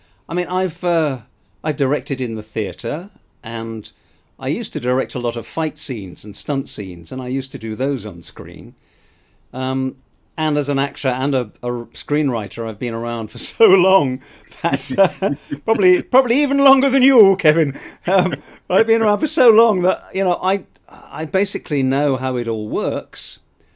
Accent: England, United Kingdom; now in United States; as an Englishman in the United States, I find that ridiculous

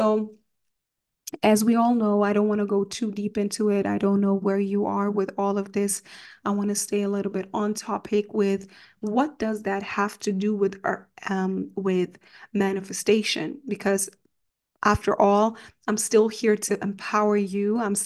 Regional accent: Germany; Even though I was like, I grew up in Germany, I really was more around the black and brown people, hip hop, and yeah, hip hop, R&B, creative scene.

